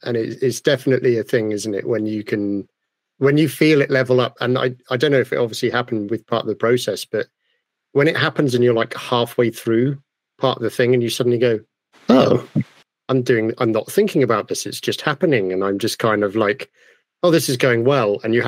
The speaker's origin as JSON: {"language": "English", "country": "United Kingdom", "said": "being British, we don't get taught how to pour from a teapot properly."}